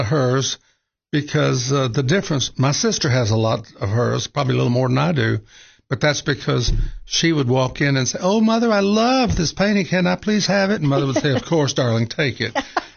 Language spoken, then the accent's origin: English; United States; We grew up in Putnam County, so that's why we don't have her accent.